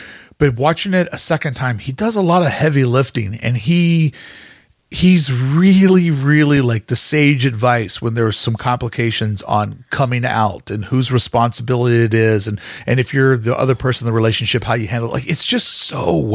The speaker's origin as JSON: {"language": "English", "region": "the South", "country": "United States", "tie": "born or raised there", "said": "And you and I grew up in the South during TV evangelism's like peak."}